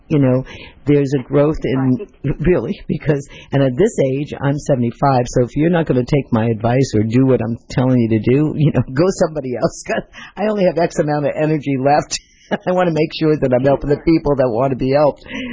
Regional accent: New York, United States; My father was Italian. My mom was Irish, and we grew up in New York, right?

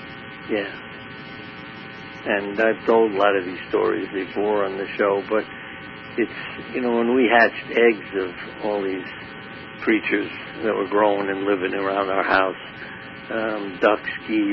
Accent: Brooklyn, New York, United States; And I grew up in Brooklyn, New York.

